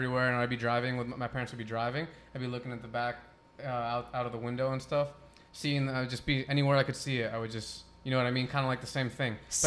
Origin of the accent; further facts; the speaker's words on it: Manhattan, New York, United States; born there; also born or lived in Queens; so I was born in Manhattan. I lived in Queens for a while until I moved away. Then I came back